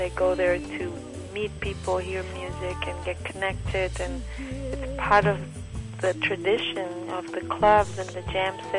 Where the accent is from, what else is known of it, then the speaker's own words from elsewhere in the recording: Chile; first language Spanish; English is a second language; I'm originally from Chile, so I speak my first language is Spanish